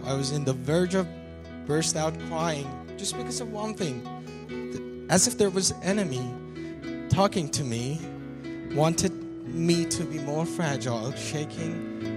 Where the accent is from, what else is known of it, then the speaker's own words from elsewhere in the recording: Iran; I was a barbarian from Iran. A good country with a good history, but unfortunately with a current bad government.